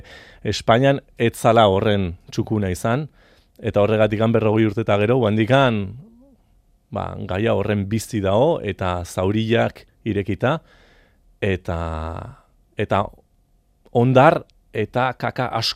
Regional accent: France; erdi frantsesa izan da, ama frantsesa dugulako, eta ni frantsesa naiz

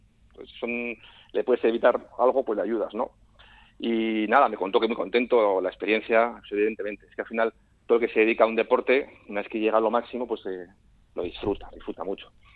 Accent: Basque Country, Spain; como buen vasco, me gusta la comida.

